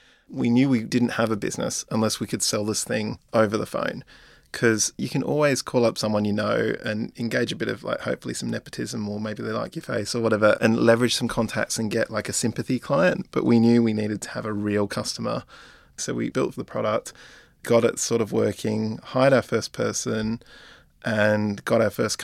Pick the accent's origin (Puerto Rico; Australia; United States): Australia; Yeah, so I'm Australian as well.